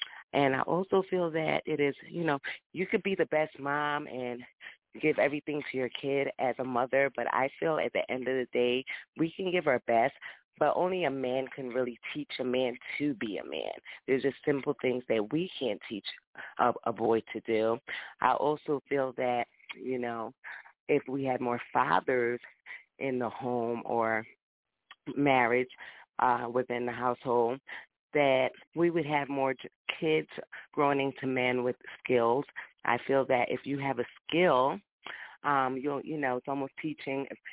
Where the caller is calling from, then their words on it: Philadelphia, Pennsylvania, United States; I'm calling from Philadelphia.